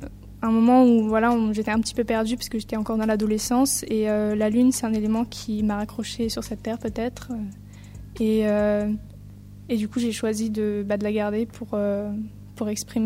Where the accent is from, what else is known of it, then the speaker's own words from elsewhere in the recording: Brittany, France; qui peut ramener quelque chose d'assez celtique, vu que je suis bretonne.